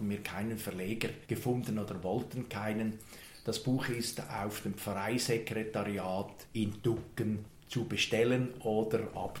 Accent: Küssnacht am Rigi, Schwyz, Switzerland; Und er geht nach Küsnacht am Rigi, wo ich aufgewachsen bin.

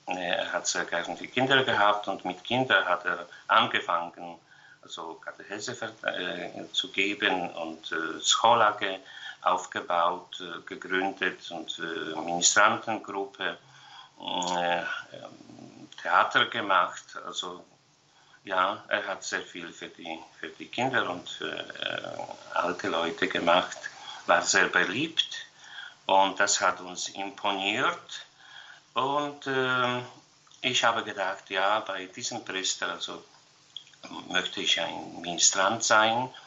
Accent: Poland; German is a second language; Ich bin in eine Bauernfamilie geboren und aufgewachsen im Dorf. Geboren bin ich 1960, also schon nach der Stalinzeit. Also es war etwas einfacher zu leben in Polen

